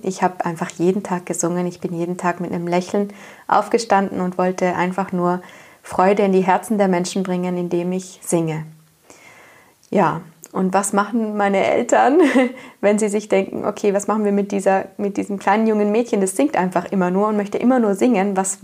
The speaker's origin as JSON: {"language": "German", "region": "Trentino-Alto Adige", "country": "Italy", "tie": "born or raised there", "said": "ich komme aus Südtirol, aus Italien und da, wo ich herkomme, es ist ein schönes Städtchen, es ist alles sehr idyllisch, man fühlt sich einfach nur wahnsinnig wohl, man hat schöne Berge um sich, liebe Leute, lächelnde Menschen und ich bin dort aufgewachsen"}